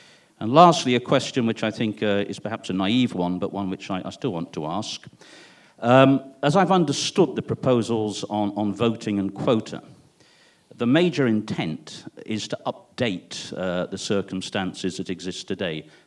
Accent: United Kingdom; I'm a Brit and I don't understand baseball

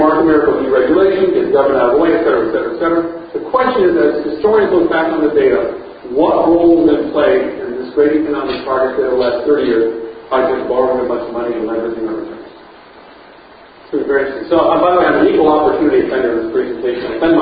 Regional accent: United States; As an American, because this is what happened in my country.

